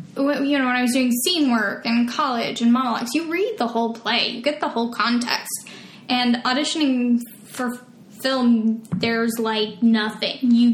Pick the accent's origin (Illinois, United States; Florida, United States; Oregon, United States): Oregon, United States; Ashland; I grew up in Ashland, Oregon.